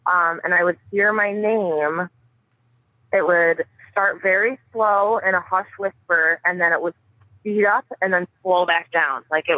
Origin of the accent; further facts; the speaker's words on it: Pennsylvania, United States; I'm from Pennsylvania